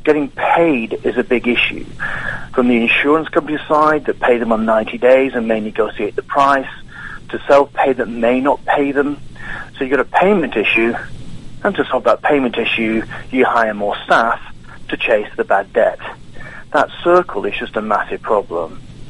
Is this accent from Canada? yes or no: no; England, United Kingdom; now in United States; Well, first of all, I'm English. You can tell from the accent, but I am learning Southern